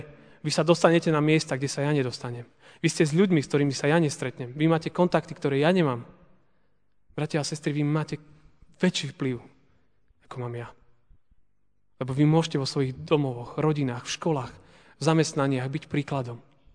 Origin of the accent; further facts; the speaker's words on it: eastern Slovakia, Slovakia; A nie preto, že možno sme z východu, východniari a sme boli zvyknutí možno na Bardejov, kde bolo 400-500 ľudí a všetky vekové kategórie.